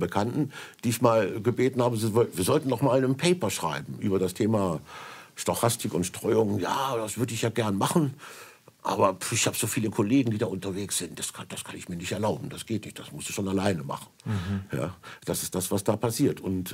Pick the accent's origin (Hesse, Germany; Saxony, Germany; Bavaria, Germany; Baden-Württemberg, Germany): Hesse, Germany; In meiner Heimat in Nordhessen, östlich von Kassel im Kaufunger Wald, da hatten wir ein Vorkommen von Luchsen auf freier Wildbahn.